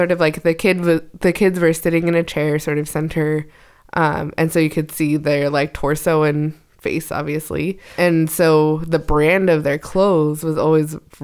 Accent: San Jose, California, United States; Yeah, sure was. So grew up in the heart of that culture.

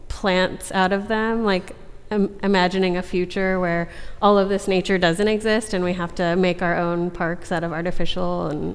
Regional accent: Hawaii, United States; I didn't grow up with coyotes. I grew up in Hawaii where we don't have that kind of thing.

